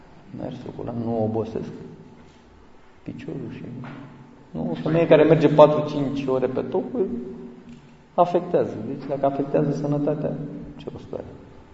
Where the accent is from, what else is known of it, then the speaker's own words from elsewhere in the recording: Constanța, Constanța County, Romania; Eu sunt din Constanța, pe loc.